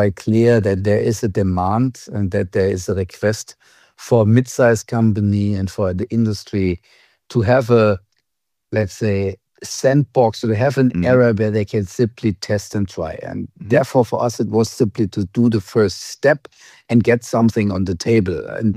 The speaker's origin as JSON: {"language": "English", "region": "Saarland", "country": "Germany", "second_language": "English", "said": "Yeah, my father comes from Persian. But I'm born in the Saarland, and as you can hear by the accent, I'm from the Saarland."}